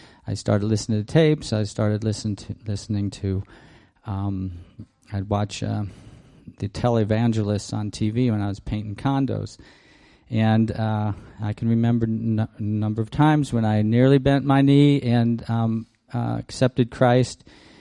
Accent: Ohio, United States; moved away as an adult; I came out west here from Ohio when I was 18, and I spent a lot of time on the road camping and seeing the western United States and the mountains.

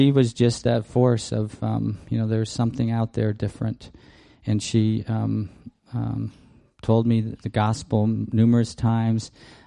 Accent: Ohio, United States; moved away as an adult; I came out west here from Ohio when I was 18, and I spent a lot of time on the road camping and seeing the western United States and the mountains.

